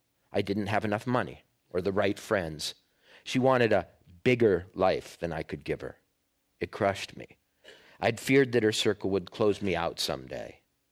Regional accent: Minnesota, United States; because I came from Minnesota. I went to my first year of college, McAllister College, was just down the road from Fitzgerald's house. I was very conscious of myself as a Minnesotan going east to Princeton

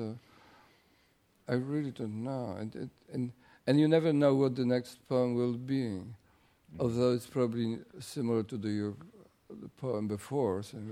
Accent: Paris, Île-de-France, France; now in United States; I came from Paris, which is very difficult for friendships.

